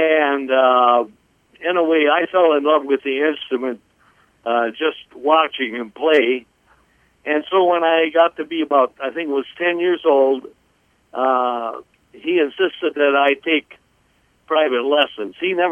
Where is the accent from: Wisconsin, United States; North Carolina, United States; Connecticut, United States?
Wisconsin, United States; Appleton; No, we were born and raised in Appleton, Wisconsin, Iowa.